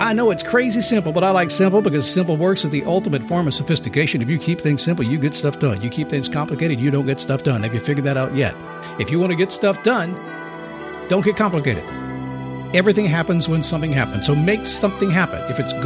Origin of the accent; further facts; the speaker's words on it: Manassas, Virginia, United States; Listen, half the classmates I went to up in Virginia, I grew up in Manassas, Virginia.